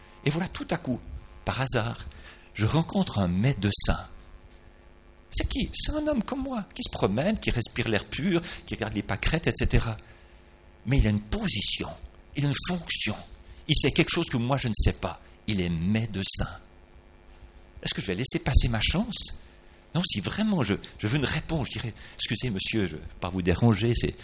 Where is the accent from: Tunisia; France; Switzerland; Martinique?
Switzerland; moi je suis prédicateur, je viens de Suisse